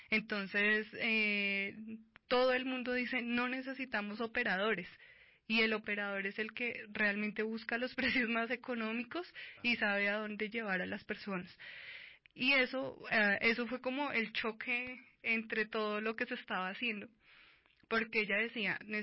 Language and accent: Spanish; Bogotá, Colombia; si yo, como bogotana, quiero ir a la Plaza de Bolívar